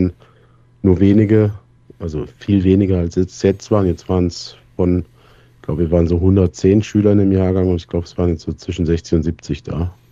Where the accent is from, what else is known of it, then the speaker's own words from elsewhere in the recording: Rhineland, Germany; born there; mir als gebürtigem Rheinländer kannst du damit nicht auf den Keks gehen